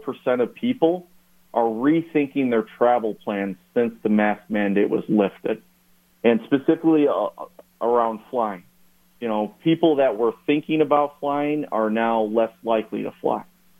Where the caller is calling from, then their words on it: Chicago, Illinois, United States; So I'm actually located outside of Chicago.